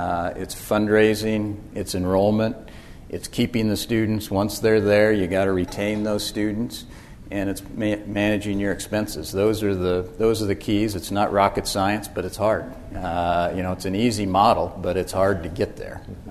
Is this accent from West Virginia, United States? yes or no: no; Meridian, Idaho, United States; I grew up in Meridian, Idaho. Never been on a plane before I went to the College of Idaho.